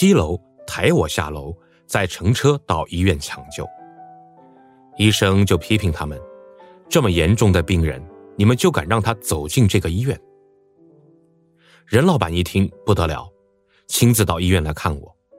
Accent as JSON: {"language": "Chinese", "town": "Pingle", "region": "Guangxi", "country": "China", "tie": "born or raised there", "said": "我来自一个山沟沟，广西一个叫平乐的高中。我是广东人，逃难到广西，在广西长大的。"}